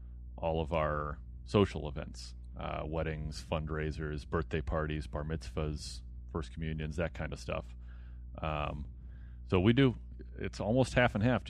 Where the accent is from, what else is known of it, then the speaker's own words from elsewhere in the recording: Newfoundland and Labrador, Canada; born there; I was born in Labrador, which is one of the most northern parts of Canada.